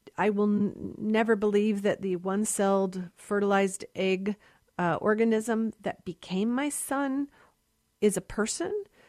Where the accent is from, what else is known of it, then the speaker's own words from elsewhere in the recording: United States; incomprehensible to me as a woman, as a lawyer, as an American.